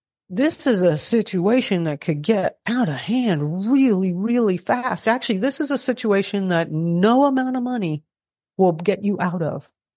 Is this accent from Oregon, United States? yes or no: no; Florida, United States; Well, I grew up in South Florida and my family was kind of poor.